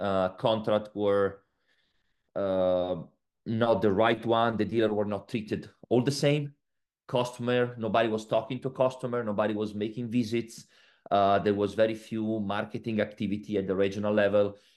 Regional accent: Bologna, Emilia-Romagna, Italy; And growing up in Bologna, of course, for me

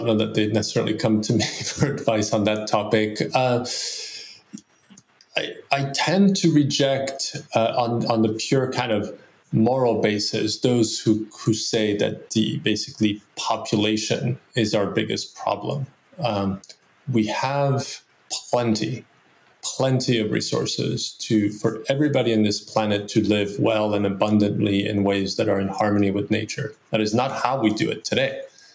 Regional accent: France; now in United States; It's actually, even though I was born and raised in France, my mother her mother was a longtime American, but hardly spent any of her life living in the U.S.

